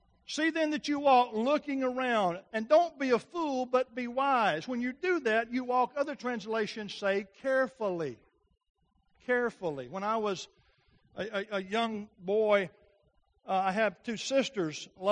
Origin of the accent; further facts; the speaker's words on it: Ball Knob, United States; Because remember, I was from Ball Knob. I didn't get to see much.